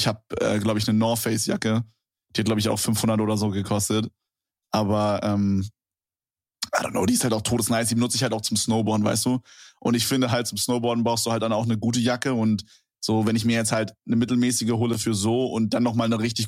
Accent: Berlin, Germany; Und ich komme ja aus Berlin

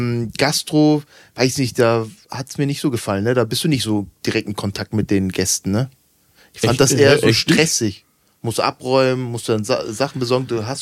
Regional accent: Hamburg, Germany; ich bin hier am Fischmarkt aufgewachsen.

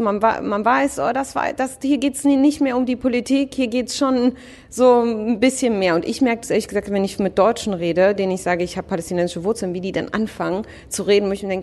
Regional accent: Israel; now in Germany; Keine Ahnung, ob ich denn nicht in Israel lieber leben würde, das ist meine Heimat.

